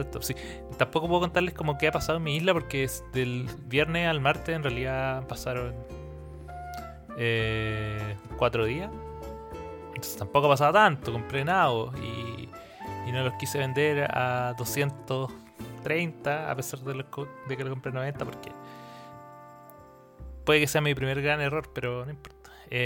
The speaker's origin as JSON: {"language": "Spanish", "country": "Chile", "said": "lo más raro que me dijeron fue que no me escuchaba como chileno."}